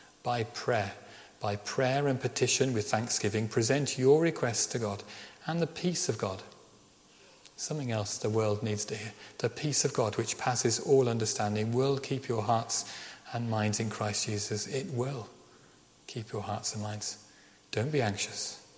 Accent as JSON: {"language": "English", "town": "Birmingham", "region": "West Midlands", "country": "United Kingdom", "said": "which was lovely for me to hear as a Brummie. So that was fun. We were chatting in Welsh, which is probably why maybe my accent, Ceredigion accent, is stronger in Welsh."}